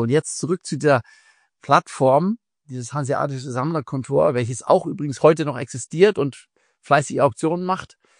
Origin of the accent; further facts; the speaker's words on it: Lütjensee, Schleswig-Holstein, Germany; ich bin aufgewachsen in der Zeit. Da war in Schleswig-Holstein, aufgewachsen in Lütjensee, also bei Arnsburg in Schleswig-Holstein, bei den Eltern.